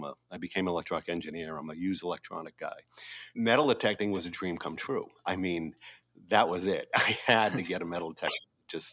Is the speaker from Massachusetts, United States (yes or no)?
yes; Burlington, Massachusetts, United States; I grew up in Massachusetts in a town called Burlington. And Burlington was right next to Lexington and Concord and Bedford.